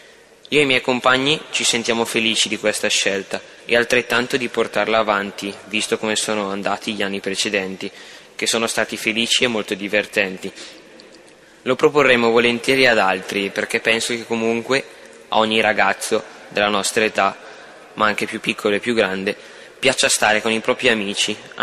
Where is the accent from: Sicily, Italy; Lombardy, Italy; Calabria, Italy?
Lombardy, Italy; Boltiere; vengo da Boltiere e ho un fratello con me